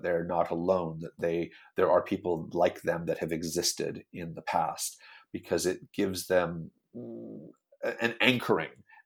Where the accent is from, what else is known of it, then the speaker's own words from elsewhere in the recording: Canada; now in United Kingdom; she's American, I'm Canadian, both of us are North Americans saying, what's going on in this funny country we've moved